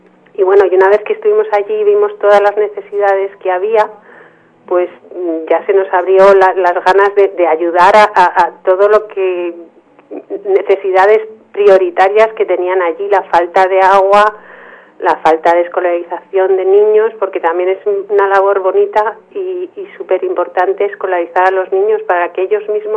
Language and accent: Spanish; Spain; la ONG es española, nuestros miembros somos españoles.